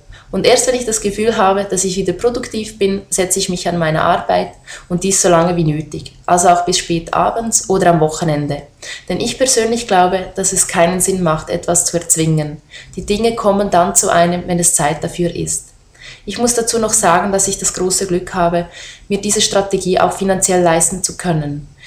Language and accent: German; Switzerland; aus der Schweiz und bin selbstständige Juristin und Unternehmerin.